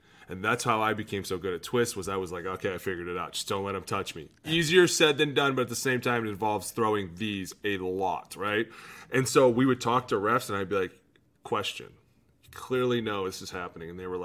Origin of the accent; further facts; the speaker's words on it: Cleveland, Ohio, United States; We were at the bottom of this pile talking about how he was from Cincinnati and I was from Cleveland.